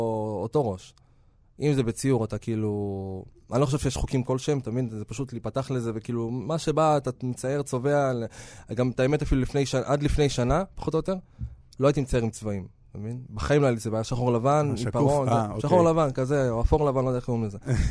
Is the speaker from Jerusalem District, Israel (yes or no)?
no; Nazareth Illit, Northern District, Israel; אני בא מאזור אפולה, מהצפון. בגדול אני במקור מנצרת עילית, גם לא רחוק משם. אני משהו כמו עשור כבר, אני גר שם בערך, פחות או יותר.